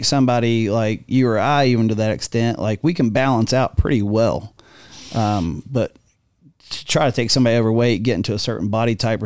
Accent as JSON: {"language": "English", "town": "Huntington", "region": "West Virginia", "country": "United States", "tie": "born or raised there", "said": "I grew up in Huntington and moved about 11 years ago. I only moved about 25 miles."}